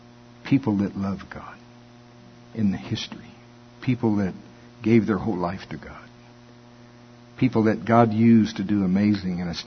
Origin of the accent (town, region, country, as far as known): United States; born or raised there